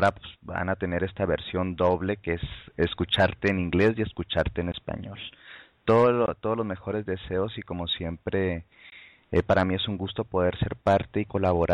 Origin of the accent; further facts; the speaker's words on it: Chihuahua, Mexico; De algunas localidades cercanas a mi ciudad de origen, Chihuahua, México